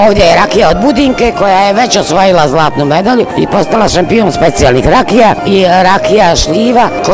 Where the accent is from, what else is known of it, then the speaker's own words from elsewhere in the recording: Laktaši, Republika Srpska, Bosnia & Herzegovina; dolazim iz Laktaša.